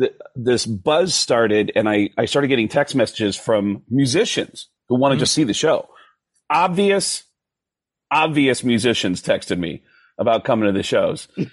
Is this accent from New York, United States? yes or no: yes; New York, United States; As a kid growing up in New York in the 70s.